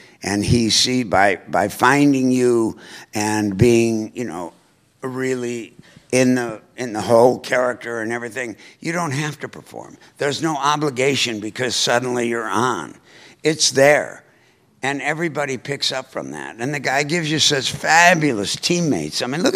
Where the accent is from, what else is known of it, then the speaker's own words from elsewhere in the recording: Winnetka, Illinois, United States; And I grew up in Winnetka, Illinois, about 20 miles north of Chicago. I went to New Trier High School.